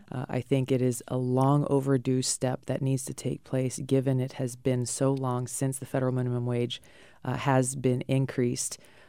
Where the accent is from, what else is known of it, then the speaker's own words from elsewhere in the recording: Hawaii, United States; not only in my home state of Hawaii